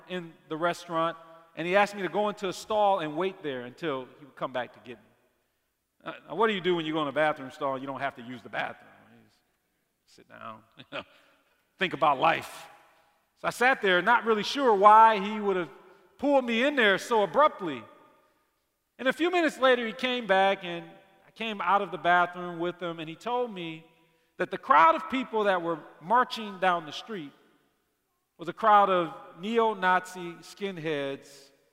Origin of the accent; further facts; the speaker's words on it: Detroit, Michigan, United States; I mean, I grew up in Detroit, a city that was like 95% African-American when I was growing up